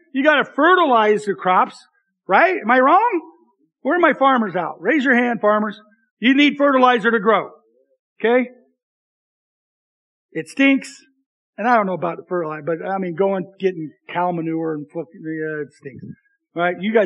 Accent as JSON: {"language": "English", "town": "Libby", "region": "Montana", "country": "United States", "said": "I came from Libby where everybody's Scandinavian and they don't clap."}